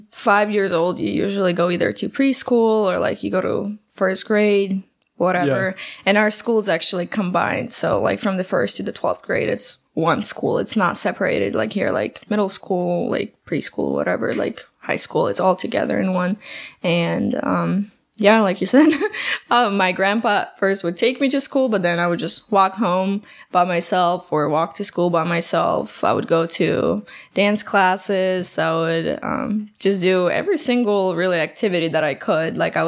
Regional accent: Ukraine; now in United States; growing up in Ukraine

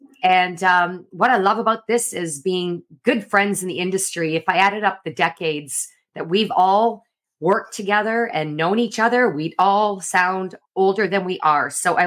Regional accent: Canada; we're all Canucks, we're all Canadian

